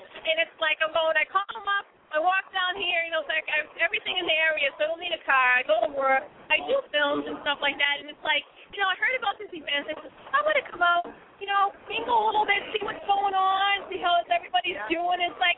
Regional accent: Boston, Massachusetts, United States; I'm Boston. Oh, I'm from Boston. Yeah, I was in the cities, not just suburbs.

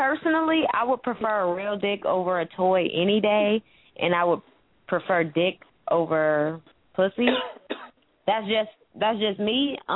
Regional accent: San Francisco, California, United States; I'm from San Francisco, California.

